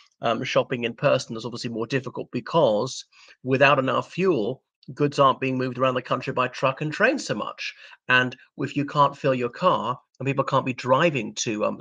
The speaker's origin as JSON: {"language": "English", "country": "Ireland", "said": "o everybody … from Ireland."}